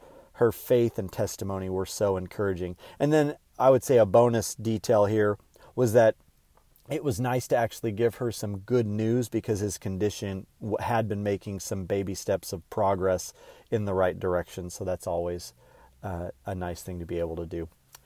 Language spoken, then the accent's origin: English; United States; Because I grew up in America.